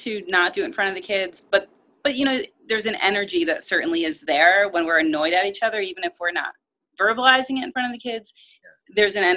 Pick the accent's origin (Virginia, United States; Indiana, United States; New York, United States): New York, United States; I'm from New York.